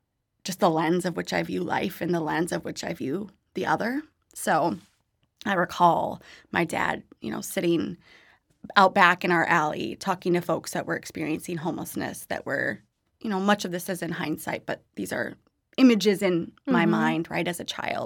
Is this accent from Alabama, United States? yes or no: no; St. Louis, Missouri, United States; So I grew up in St. Louis, Missouri, in an area called University City, which is down the street from Wash U